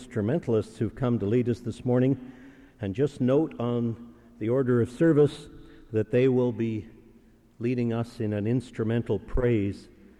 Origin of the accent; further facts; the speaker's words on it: Winnipeg, Manitoba, Canada; born there; having known me since the day I was born in Winnipeg